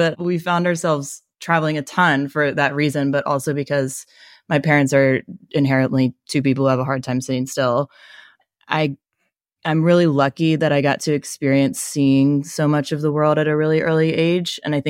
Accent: Bermuda; now in Los Angeles, United States; I was raised in Bermuda before settling down in California for the better part of my adult life in LA.

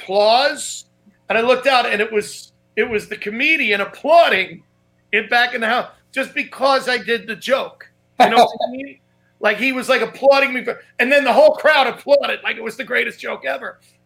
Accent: Staten Island, New York, United States; now in Long Island, United States; Oh, I'm Long Island now, but I grew up in Staten Island.

